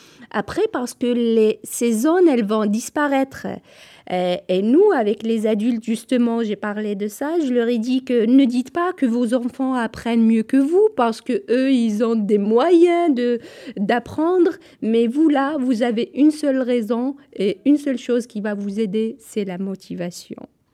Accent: Kabylie, Algeria; moved away as an adult; Donc moi, d'origine, je suis Kabyle, donc le milieu familial, il m'a beaucoup aidée.

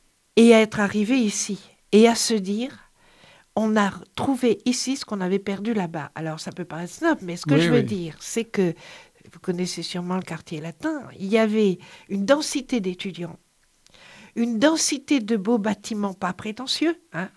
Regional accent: Montpellier, Occitanie, France; also born or lived in Paris; c'est ce que j'ai connu moi dans ma jeunesse à Montpellier, à Paris.

